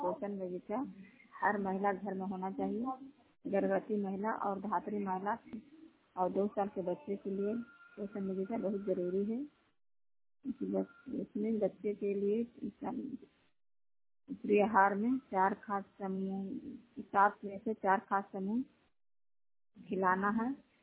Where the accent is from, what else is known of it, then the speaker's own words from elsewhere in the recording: Itarsi, Madhya Pradesh, India; मैं इटारसी ग्राम से हूँ और सागर से लेकर अवरोही ब्लॉक है।